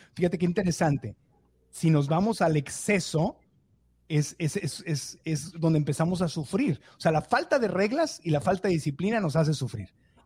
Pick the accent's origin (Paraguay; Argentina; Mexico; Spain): Mexico; yo crecí en México